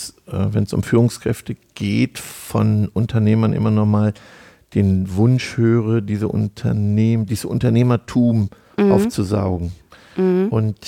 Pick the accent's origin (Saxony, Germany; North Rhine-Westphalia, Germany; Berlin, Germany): North Rhine-Westphalia, Germany; wir kommen ja aus Ostwestfalen